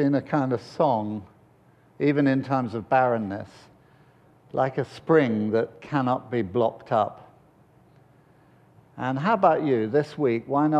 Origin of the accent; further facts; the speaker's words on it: United Kingdom; I kind of was standing there, I thought, I am British.